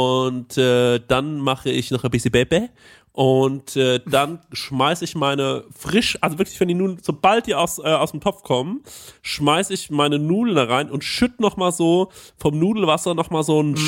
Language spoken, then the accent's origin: German; Germany; Aber ich bin Deutscher und ich liebe Pecorino oder Parmigiano.